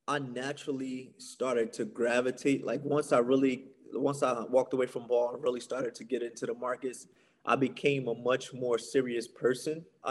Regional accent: Newark, New Jersey, United States; just kind of growing up in Newark and, you know, a rough environment, it kind of built that grit.

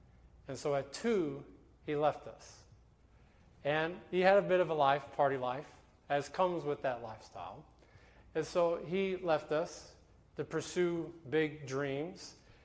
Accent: Big Spring, Texas, United States; But I realized that when I went around my hometown in Big Spring

